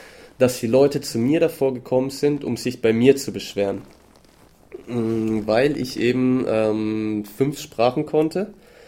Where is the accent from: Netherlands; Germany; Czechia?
Germany; born there; meine Mutter kommt aus Argentinien, mein Vater aus Italien und ich bin in Deutschland geboren und bin deswegen dreisprachig aufgewachsen mit Deutsch, Spanisch und Italienisch. Und ab der 3. Klasse habe ich Französisch gelernt und Englisch kam dann ab der 5. Klasse dazu.